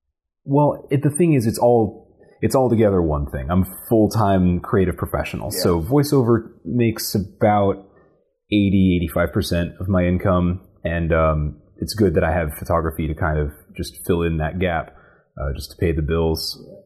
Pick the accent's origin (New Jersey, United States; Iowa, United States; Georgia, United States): Georgia, United States; Atlanta; Born and raised in Atlanta, and I'm also a drummer in two bands around the area, and went to school at UGA for sculpture, fine art